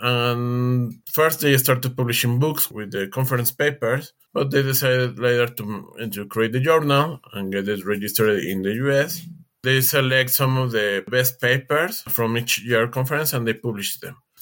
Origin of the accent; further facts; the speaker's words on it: Mexico; I'm from Mexico.